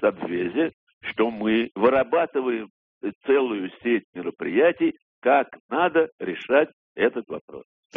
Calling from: Moscow, Russia; из Москвы.

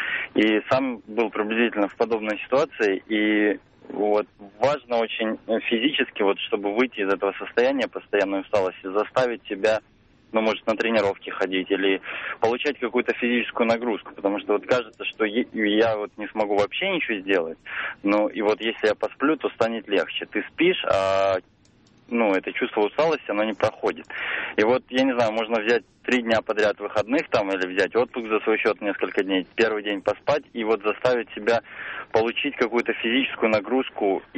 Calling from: Moscow, Russia; Я из Москвы звоню.

